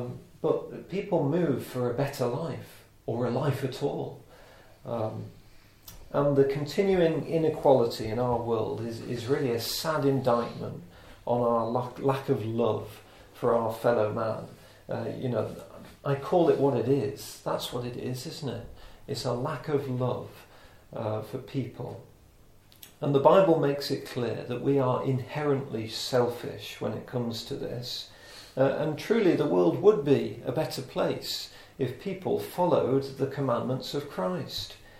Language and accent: English; United Kingdom; How does me being British make me any different to any other man on the planet?